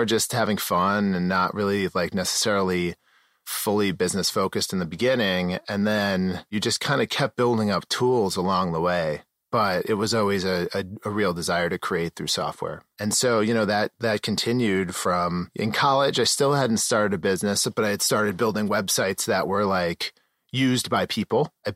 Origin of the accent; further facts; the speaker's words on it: Manhasset, New York, United States; Manhasset, Long